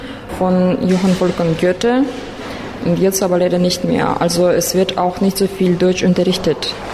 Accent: Kyrgyzstan; ich komme aus Kirgisistan

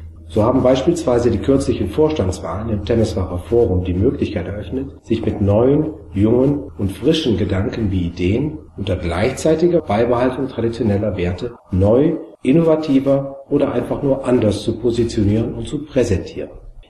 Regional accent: North Rhine-Westphalia, Germany; now in Timișoara, Romania; In meiner Heimat in der Nähe von Köln sagt man, et gut wie't gut und es ist noch immer alles gut hier.

